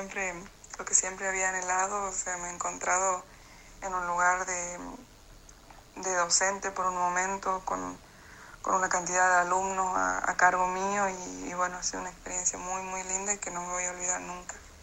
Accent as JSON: {"language": "Spanish", "town": "Los Juríes", "region": "Santiago del Estero", "country": "Argentina", "said": "tengo 24 años, soy del interior de Santiago del Estero, de la ciudad de Los Juríes específicamente"}